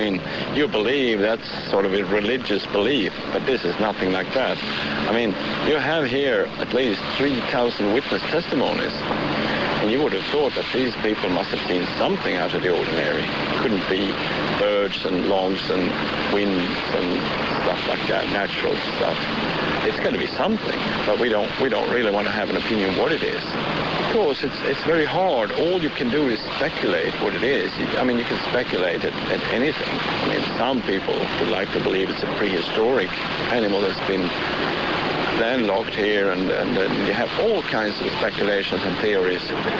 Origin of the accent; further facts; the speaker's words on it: Norway; English is a second language; I'm from Norway.